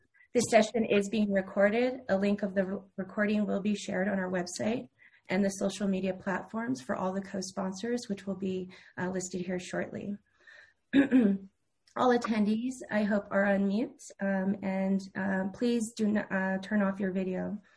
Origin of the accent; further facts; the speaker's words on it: United States; born or raised there